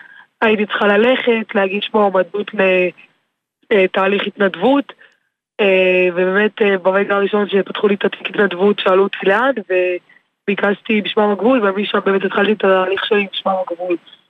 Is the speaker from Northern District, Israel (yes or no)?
no; Jerusalem, Jerusalem District, Israel; אני ירושלמית במקור, שזו עיר מאוד מעורבת, אם זה יהודים, אם זה נוצרים, אם זה מוסלמים